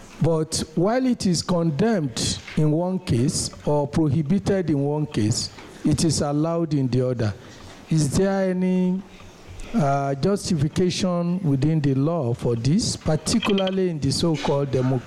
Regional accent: Nigeria; I'm from Nigeria.

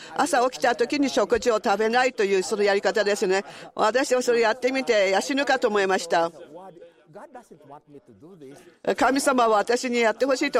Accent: Turkey; Japanese is a second language; トルコの出身です。トルコから参りました。

